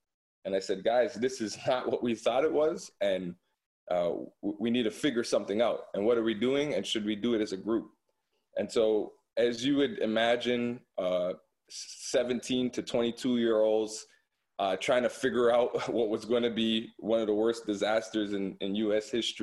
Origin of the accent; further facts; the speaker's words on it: Toronto, Ontario, Canada; And so I'm from Toronto, Canada